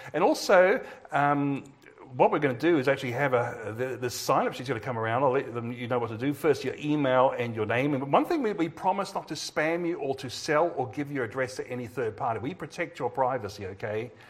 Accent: New Zealand; also born or lived in Australia; now in United States; I actually am a dual national, New Zealand and Australia. I was born in Australia, did my schooling in New Zealand, went back to Australia to work for Creation Ministries, but now I moved over here

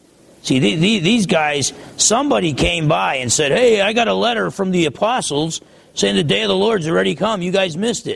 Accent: New Jersey, United States; But I'm from New Jersey. I'm by nature pessimistic.

